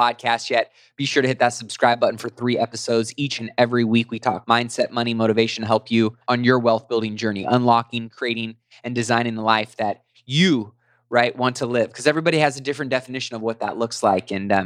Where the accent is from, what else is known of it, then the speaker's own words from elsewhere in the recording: California, United States; I'm born and raised in Cali, and I haven't been too happy with what's been going on to our beautiful state